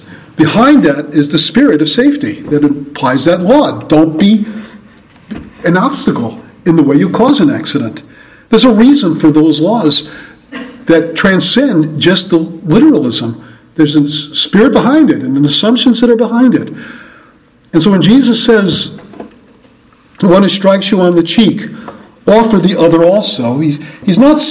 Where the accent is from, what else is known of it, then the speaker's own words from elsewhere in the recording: New York, United States; That's why I grew up in New York.